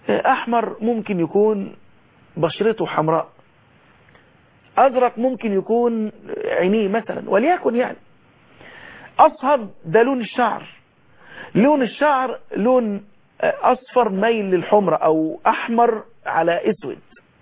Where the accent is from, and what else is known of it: Egypt